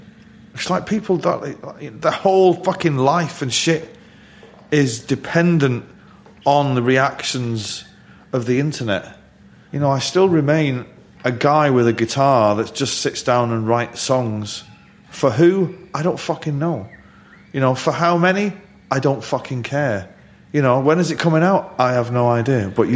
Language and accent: English; Manchester, North West England, United Kingdom; There's being working class and coming from a very poor background. There's that. And then there's being a Mancunian.